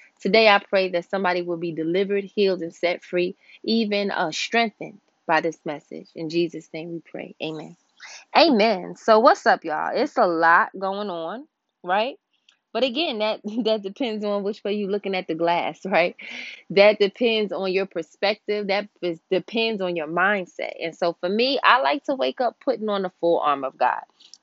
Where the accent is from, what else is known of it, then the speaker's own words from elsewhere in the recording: New York, United States; I'm from New York, calm down.